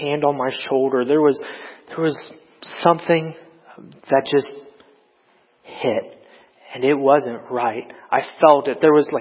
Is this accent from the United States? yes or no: yes; Kokomo, Indiana, United States; also born or lived in Sarasota; I was born in Sarasota from the ages of about 1 to 5. I really don't remember much. I remember the move to Kokomo.